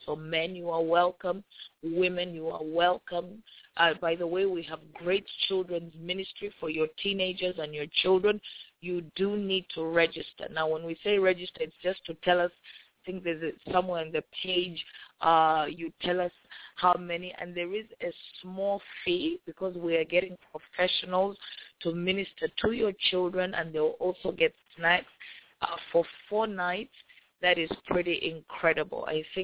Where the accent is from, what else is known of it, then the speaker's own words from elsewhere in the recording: Boston, Massachusetts, United States; from Boston, of course, my hometown